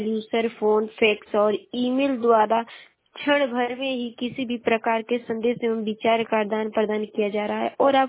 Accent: Uttar Pradesh, India; और मैं बलिया जिले की निवासी हूँ।

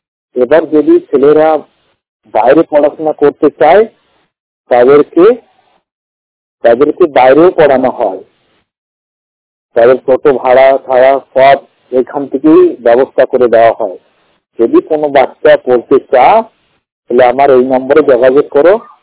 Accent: Allahabad, Uttar Pradesh, India; আমার বাড়ি হলো এলাহাবাদ।

